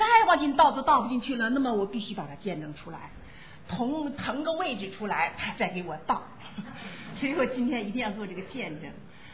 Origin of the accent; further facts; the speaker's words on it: China; moved away as an adult; now in United States; 我们都是为人父母，从大陆来啊